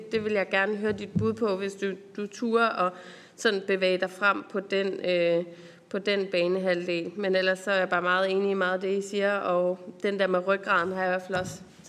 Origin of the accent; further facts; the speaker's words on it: Capital Region of Denmark, Denmark; os som Bornholmer, hvor vi jo får en energiø